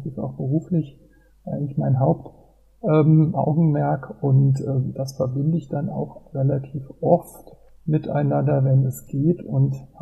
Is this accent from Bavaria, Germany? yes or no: no; Mainz, Rhineland-Palatinate, Germany; born there; ich bin schon ein bisschen älter, ich bin 48 Jahre alt und bin gebürtiger Mainzer